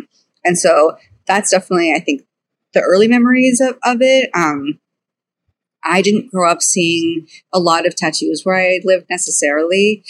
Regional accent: Southeast, United States; because it's so prevalent on the West Coast, but I grew up in the Southeast.

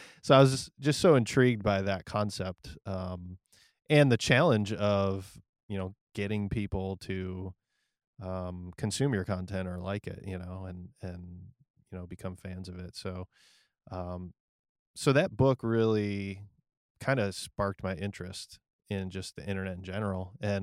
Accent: Canton, Ohio, United States; I'm from Canton, Ohio. Known for the Professional Football Hall of Fame, and that's about it.

